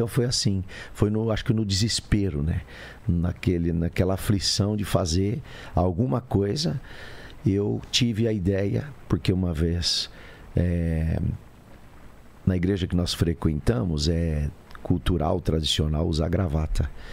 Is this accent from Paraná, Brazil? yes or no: yes; Cascavel, Paraná, Brazil; born there; Eu sou nascido aqui em Cascavel, né, no ano de 85, vou revelar minha idade aqui. E uma família extremamente pobre